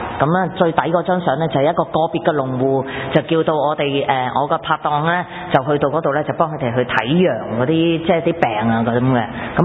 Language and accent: Cantonese; China; 點解我係一個中國人，